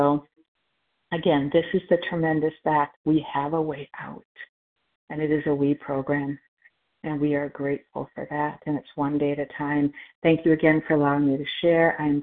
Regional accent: Florida, United States; I'm from Florida, Eastern Standard Time.

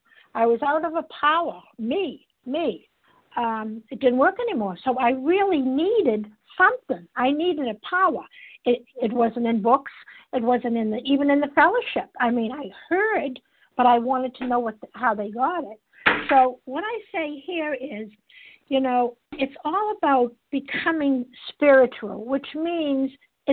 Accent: Massachusetts, United States; I'm from Massachusetts, a grateful, recovered, compulsive overeater.

